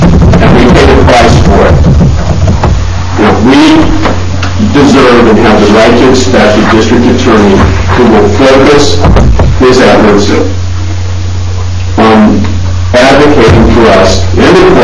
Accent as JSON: {"language": "English", "town": "Portland", "region": "Oregon", "country": "United States", "tie": "born or raised there", "said": "I grew up in North Portland."}